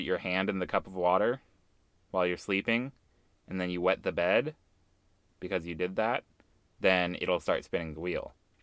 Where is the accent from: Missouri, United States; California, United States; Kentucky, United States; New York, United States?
Kentucky, United States; now in Texas, United States; I'm back home in Kentucky for the holidays, right?